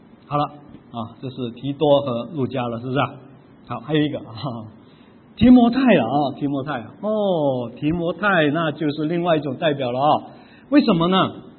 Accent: Macau; born there; 他的坟墓葬在我的出生地澳门。

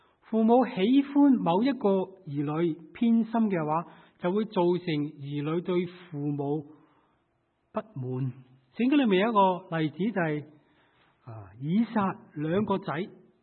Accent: China; 对我们中国人来说，甚至是我们的邻居印度人都是，常常有一个望子成龙的心态。

